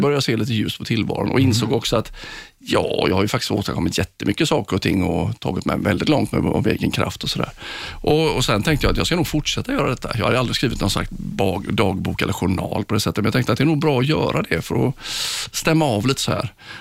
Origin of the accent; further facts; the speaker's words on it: Sweden; jag är ju inte så känd i Sverige just liksom, även om jag är svensk.